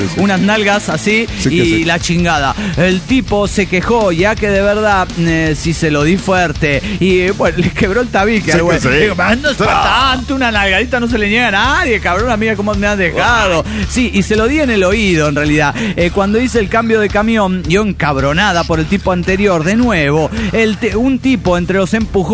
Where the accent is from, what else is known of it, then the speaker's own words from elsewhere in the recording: Cochabamba, Bolivia; de Cochabamba, Bolivia.